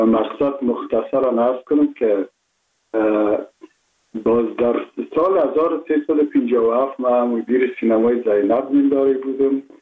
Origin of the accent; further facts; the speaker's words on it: Kabul, Afghanistan; born there; من متولد شهر کابل هستم، هستم تاجک و از شهر کونی کابل که از پدر از کابل هستم.